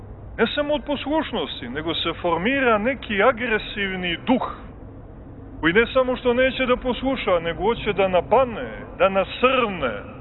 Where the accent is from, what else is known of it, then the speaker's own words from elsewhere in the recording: Montenegro; evo i kod nas u Crnoj Gori bilo je nekoliko ozbiljnih ispada